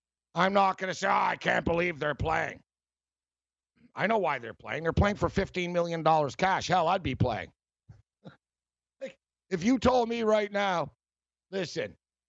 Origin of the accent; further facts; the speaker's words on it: Montreal, Quebec, Canada; I'm from Montreal